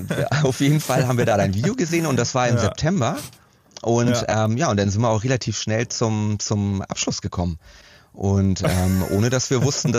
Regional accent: Schleswig-Holstein, Germany; also born or lived in Hamburg; Ja, gebürtig aus Hamburg, aufgewachsen in Schleswig-Holstein zwischen Hamburg und Lübeck. Richtung Ostsee halt.

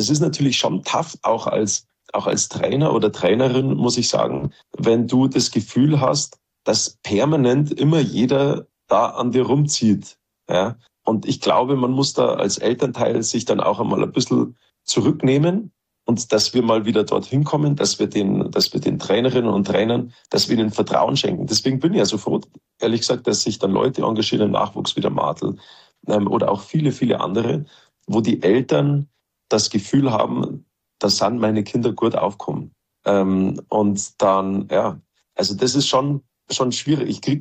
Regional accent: Garmisch-Partenkirchen, Bavaria, Germany; Und das war bei uns in Garmisch halt Eishockey, riesig natürlich mit dem SC Rissersee, Skifahren auch mit den beiden Vereinen, Skiclub Garmisch und Skiclub Partenkirchen

